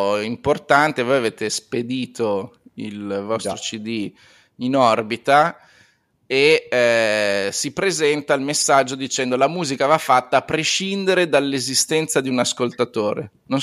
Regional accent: Milan, Lombardy, Italy; io sono di Milano

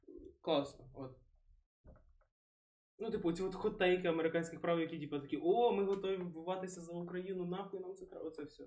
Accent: Ternopil, Ternopil Oblast, Ukraine; я з Тернополя

